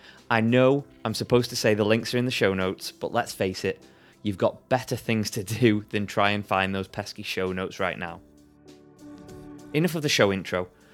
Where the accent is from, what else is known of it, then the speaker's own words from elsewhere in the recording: United Kingdom; But I'm British, so I can't really just go and take it